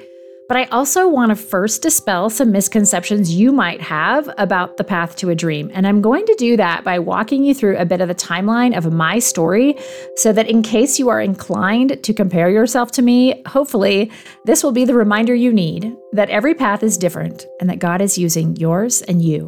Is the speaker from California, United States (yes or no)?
yes; California, United States; which is funny because I'm from California.